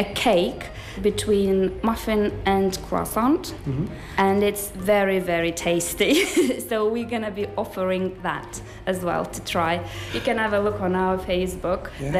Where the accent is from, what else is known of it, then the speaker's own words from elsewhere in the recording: Lithuania; I came from Lithuania and grew up in a big farm.